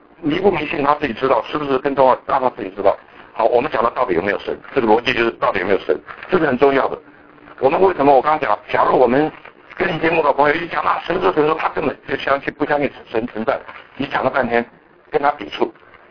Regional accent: Taiwan; 我们从台湾来的也卷一个纸，还卖钱的

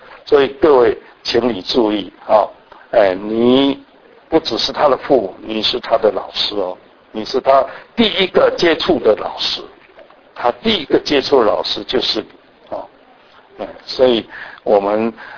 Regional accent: China; 那我们中国人也很重视胎教啊

